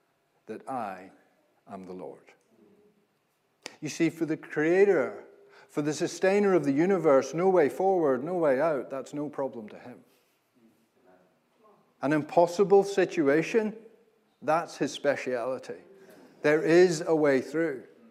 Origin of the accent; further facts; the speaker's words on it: Belfast, Northern Ireland, United Kingdom; I was 13 years old. I grew up in Belfast, Northern Ireland.